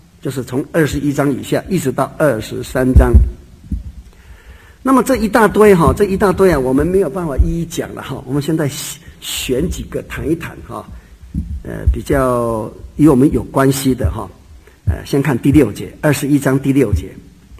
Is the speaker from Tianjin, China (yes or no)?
no; Fujian, China; 在我们福建话说的更行呀